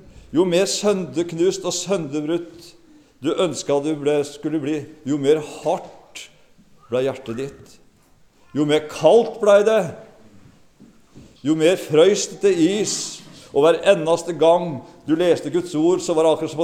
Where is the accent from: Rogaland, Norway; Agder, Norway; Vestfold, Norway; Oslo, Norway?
Vestfold, Norway; Sandefjord; Jeg er oppvokst i Sandefjord bedehus.